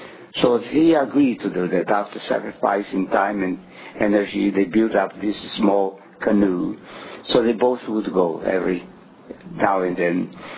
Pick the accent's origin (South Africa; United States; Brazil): Brazil; I'm from Brazil.